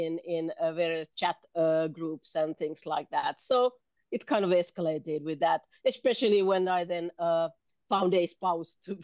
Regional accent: Finland; and I am from Finland, the land

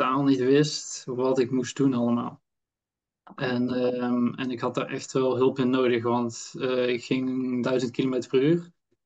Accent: Oisterwijk, North Brabant, Netherlands; also born or lived in Tilburg; En ik kom uit Tilburg, ik kom uit het zuiden van het land, Brabant. Ben ik opgegroeid ook in Oosterwijk, een klein dorpje naast Tilburg.

